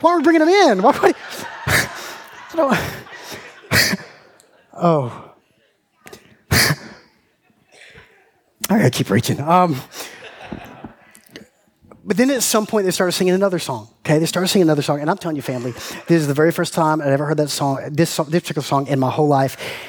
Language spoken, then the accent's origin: English; Georgia, United States; And I'll never forget my Uncle Marty, growing up in Central Georgia, my Uncle Marty, who was a Christian and therefore very concerned for my soul